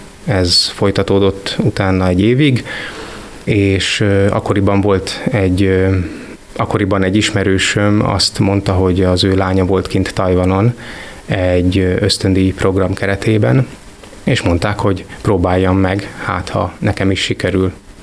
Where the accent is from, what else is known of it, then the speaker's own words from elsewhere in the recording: Kiskunhalas, Bács-Kiskun, Hungary; moved away as an adult; also born or lived in Eger / Gyöngyös; érettségi után Kiskunhalasról Egerbe költöztem, és ott végeztem el az egyetemet. Onnan pedig Gyöngyösre kerültem ki, ahol körülbelül 4-4,5 évig voltam.